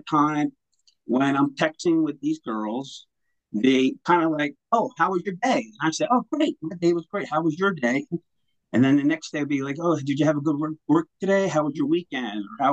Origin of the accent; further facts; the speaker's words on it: Italy; I'm from Italy. We were speaking Italian, so we had a special connection.